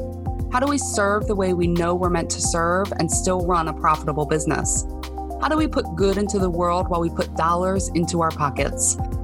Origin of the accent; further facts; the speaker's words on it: Baltimore, Maryland, United States; I am from Baltimore, Maryland.